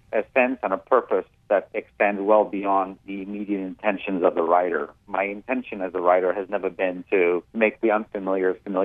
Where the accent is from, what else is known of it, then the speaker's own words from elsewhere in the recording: Kabul, Afghanistan; moved away; I went and searched for the home where I was raised in Kabul, the home that my father had built.